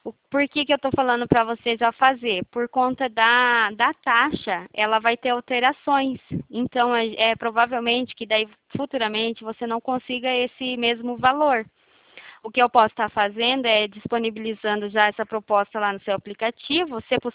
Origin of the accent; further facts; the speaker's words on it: Curitiba, Paraná, Brazil; Eu sou de Curitiba